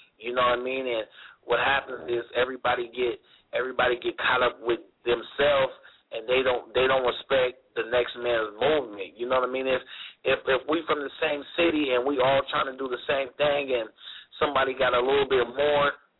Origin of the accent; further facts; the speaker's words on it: Stockton, California, United States; even though I'm from Stockton, you know what I mean, most of the peeps and stuff is from SAC, you know what I mean?